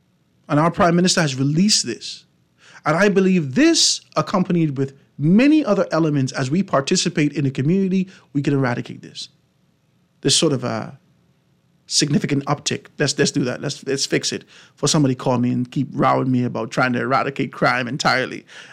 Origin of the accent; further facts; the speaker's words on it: Bahamas; And I came from the Bahamas.